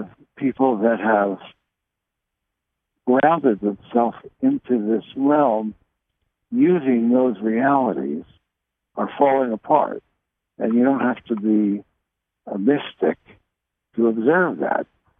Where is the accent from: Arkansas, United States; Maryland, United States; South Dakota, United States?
Arkansas, United States; Helena; He talks about the energy of my hometown, Helena, Arkansas, is very powerful.